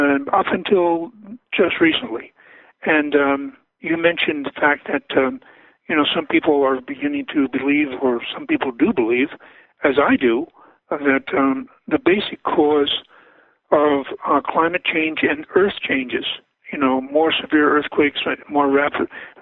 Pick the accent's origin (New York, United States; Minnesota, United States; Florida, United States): New York, United States; Poughkeepsie; I was born and brought up in Poughkeepsie, and not too far above you there, 75 miles above the city.